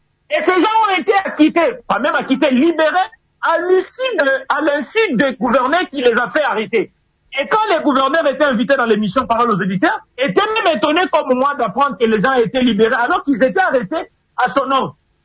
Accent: Haut-Katanga, DR Congo; je suis à Lubumbashi, je suis du Grand Katanga.

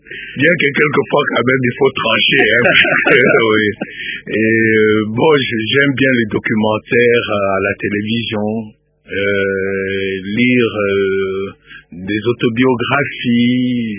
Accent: Lubumbashi, Haut-Katanga, DR Congo; Je me souviens que dans mon enfance à Lubumbashi

